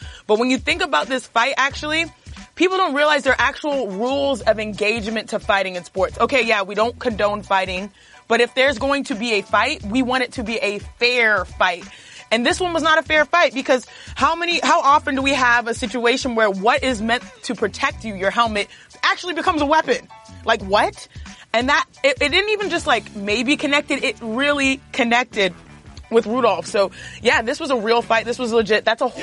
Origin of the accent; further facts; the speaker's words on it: Cypress, Texas, United States; I mean, I grew up in Cypress, Texas, the northwest part of Houston, Texas.